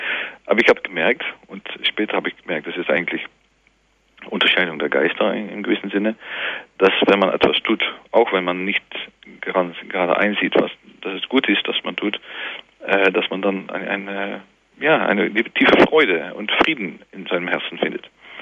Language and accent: German; Eindhoven, North Brabant, Netherlands; born there; German is a second language; an der Technischen Uni in Eindhoven, wo ich geboren bin